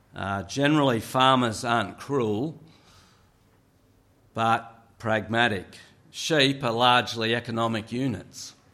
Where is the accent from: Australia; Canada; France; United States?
Australia; I grew up as an Australian farmer.